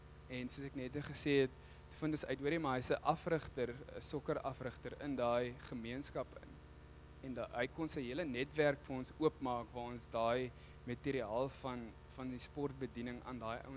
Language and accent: Afrikaans; Ceres, Western Cape, South Africa; ek is eintlik van Ceres, ons kom vir opleiding hierdie kant.